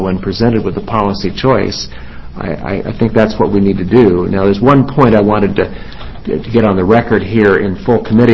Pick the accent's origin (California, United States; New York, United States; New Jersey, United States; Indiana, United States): New York, United States; Albany; my good friend from my hometown of Albany